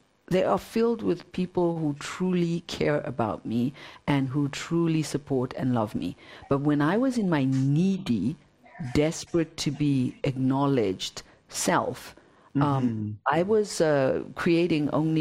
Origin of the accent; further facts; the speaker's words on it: Zimbabwe; especially growing up in Zimbabwe